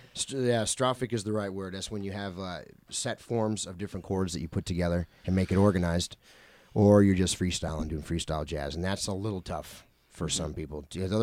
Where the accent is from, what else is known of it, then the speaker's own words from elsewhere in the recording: New Zealand; It started when I grew up in New Zealand, going to a boarding school